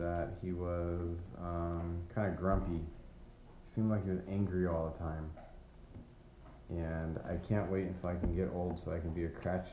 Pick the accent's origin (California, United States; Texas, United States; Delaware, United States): California, United States; Alameda; I grew up in Alameda, California.